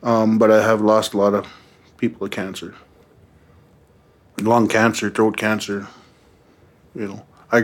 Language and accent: English; Minnesota, United States; I'm from the White Earth Band of Ojibwe. I'm Eagle Clan. I grew up with tobacco in both ways.